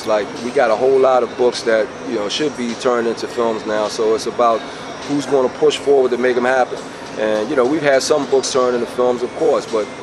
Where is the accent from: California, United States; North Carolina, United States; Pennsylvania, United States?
Pennsylvania, United States; Philadelphia; But I was a storyteller from West Philadelphia, this area called The Bottom. I was the oldest grandchild, and my mother was the oldest of eight, my father was the oldest of four.